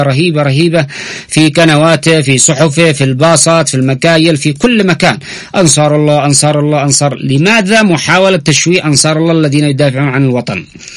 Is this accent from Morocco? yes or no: no; Yemen; ينبغي علينا نحن كشعب يمني